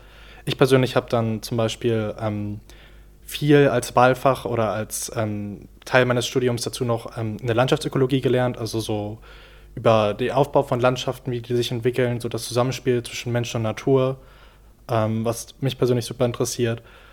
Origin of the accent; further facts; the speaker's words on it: Berlin, Germany; now in Greifswald, Germany; Ich komme aus Berlin